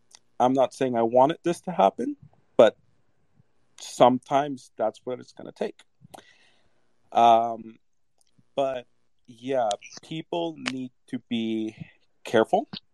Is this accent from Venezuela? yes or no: yes; Venezuela; I'm from Venezuela. We have a lot of problems down there.